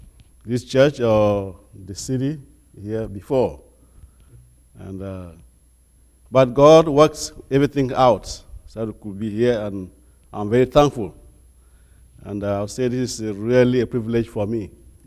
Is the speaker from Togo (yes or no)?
yes; Togo; now in United States; from Togo, West Africa.